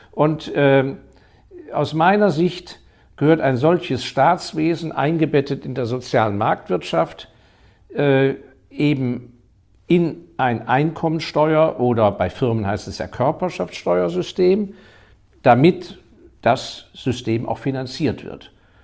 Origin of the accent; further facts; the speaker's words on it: Hong Kong; Ich hatte das große Glück, dass ich in meiner Jugend ja in Hongkong aufgewachsen bin, weil mein Vater da auf Posten war.